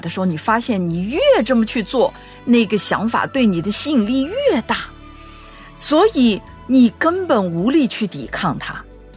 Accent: China; 你知道我们中国人的默想是说，你要把自己的心放空

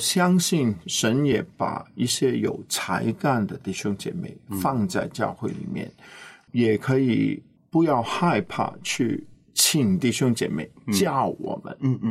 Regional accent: Hong Kong; Chinese is a second language; 我是香港长大的，我华语讲的绝对不好，那个普通话真的很糟糕。

